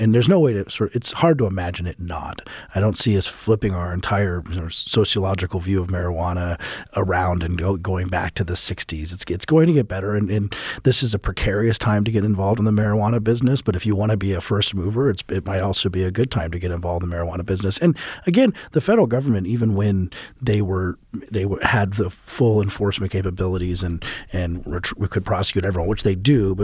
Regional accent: Colorado, United States; this one bank in particular in Colorado, which is my home state

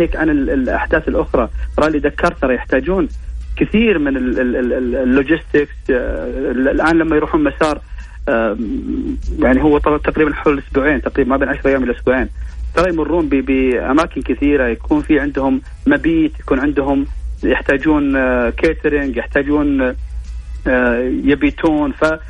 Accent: Saudi Arabia; احنا لما ندخل في شيء دائما نبرع فيه كسعوديين صراحة

